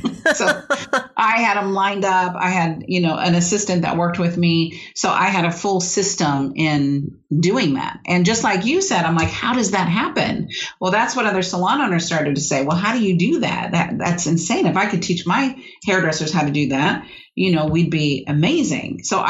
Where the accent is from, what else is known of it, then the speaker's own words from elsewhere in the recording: San Diego, California, United States; I grew up in California, in San Diego.